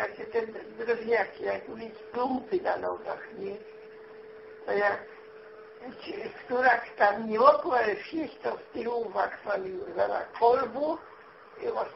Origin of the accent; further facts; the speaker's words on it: Łocień, Kuyavian-Pomeranian Voivodeship, Poland; urodziłam się 4.10.1925 roku. Mieszkałam w Łocieniu do 62 lat. W Łocieniu od urodzenia.